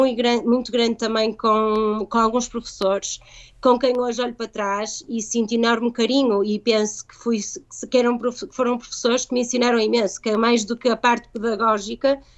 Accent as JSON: {"language": "Portuguese", "country": "Portugal", "said": "somos portugueses, somos pouquinhos, mas efetivamente estamos muito bem preparados, e acho que somos muito bem preparados nas universidades em Portugal"}